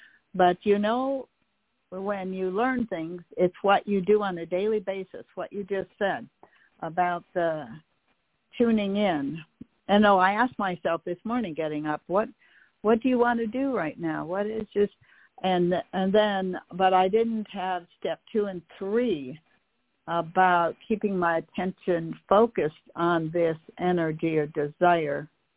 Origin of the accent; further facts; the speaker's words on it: Michigan, United States; But we are an hour and a half from Canada, and it is a very familiar to me because I'm from Upper Michigan, and when I was here in spring 5 years ago, it felt just like home.